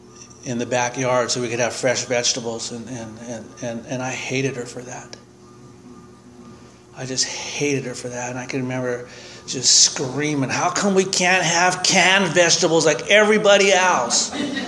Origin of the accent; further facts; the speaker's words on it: Santa Barbara, California, United States; You know, we grew up on the Lower East Side of Santa Barbara.